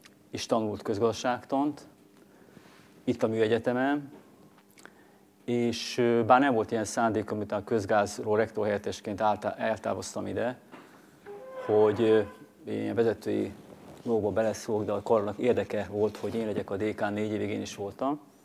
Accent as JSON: {"language": "Hungarian", "town": "Nyíregyháza", "region": "Szabolcs-Szatmár-Bereg", "country": "Hungary", "tie": "born there", "said": "mert én közel születtem az igaz, hogy Szabolcsba, Nyíregyházán."}